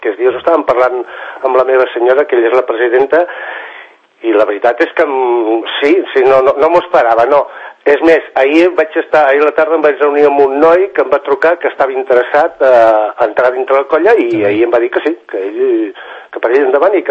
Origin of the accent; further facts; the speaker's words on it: Sant Cugat, Catalonia, Spain; now in Rubí, Spain; Jo soc fill de Sant Cugat